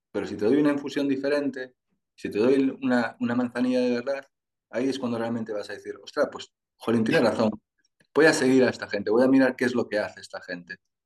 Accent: Galicia, Spain; como somos gallegos, pues espera que nuestra forma de hablar sea en gallego.

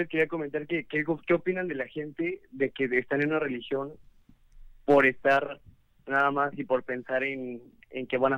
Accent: Oaxaca, Mexico; porque soy de Oaxaca y todo el mundo me dice

